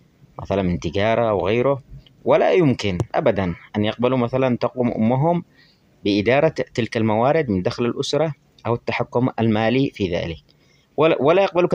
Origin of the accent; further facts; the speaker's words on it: Yemen; هناك نظرة دونية للمرأة خاصة عندنا في اليمن